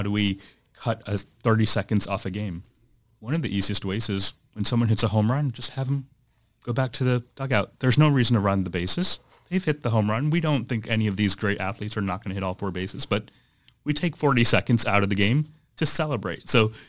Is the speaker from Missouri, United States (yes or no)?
yes; St. Louis, Missouri, United States; I did. I grew up in St. Louis, Missouri. So born and raised in St. Louis.